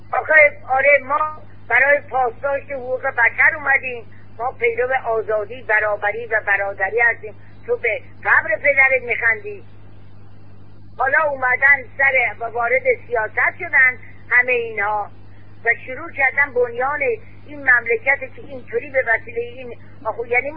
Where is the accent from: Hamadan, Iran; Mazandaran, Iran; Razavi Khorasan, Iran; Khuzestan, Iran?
Khuzestan, Iran; بابا من بچه خوزستانم، بچه خورم شدم